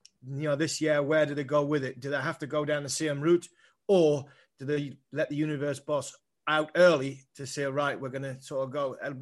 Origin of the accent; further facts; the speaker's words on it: England, United Kingdom; I'm biased because I'm an Englishman.